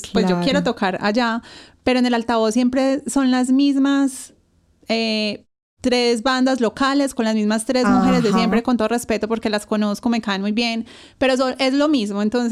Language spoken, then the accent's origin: Spanish; Colombia; uno piensa, pues eso puede ser algo muy de nosotros, como latino, colombianos, muy cultural, muy, muy latino.